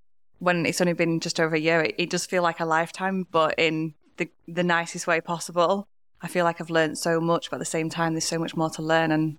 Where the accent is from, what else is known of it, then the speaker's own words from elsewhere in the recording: Yorkshire and the Humber, United Kingdom; I'm from the Dales and I'm here to talk about one of our core values.